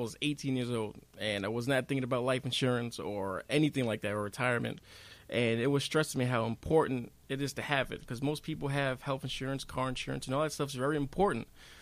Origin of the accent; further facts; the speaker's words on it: New York City, New York, United States; now in Hudson, United States; I've been living in Hudson since 07, but originally from New York City, Far Rockaway, New York.